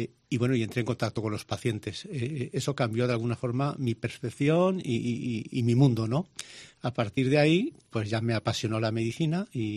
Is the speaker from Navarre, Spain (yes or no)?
no; Aldaya, Valencian Community, Spain; Yo nací en Aldaya, un pueblo magnífico muy cerca de Valencia y del Horta Sud, ¿no? Hace ya muchos años.